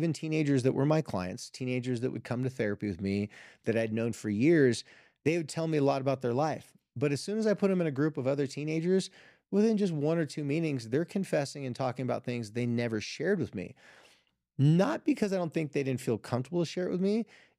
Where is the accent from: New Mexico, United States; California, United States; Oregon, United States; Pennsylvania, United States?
California, United States; One has to do with my home state of California